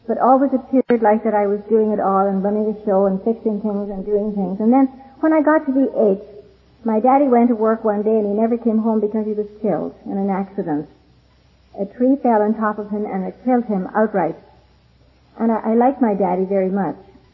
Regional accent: California, United States; I need to be honest since I come from California. So this, no offense to California

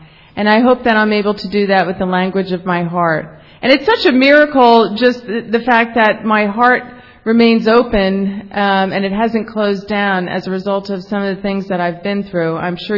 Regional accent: Tallahassee, Florida, United States; also born or lived in New Jersey; I'm from Tallahassee, Florida. I see some Tallahassees over there, yeah. Via New Jersey, I see some Jerseys over here.

